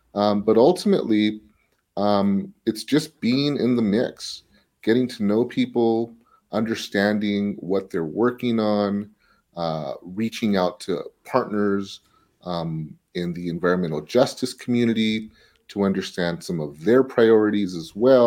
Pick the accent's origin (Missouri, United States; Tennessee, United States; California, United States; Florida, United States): California, United States; South Gate; growing up in Southgate, every single day when I walked out the door, I saw lots of cars.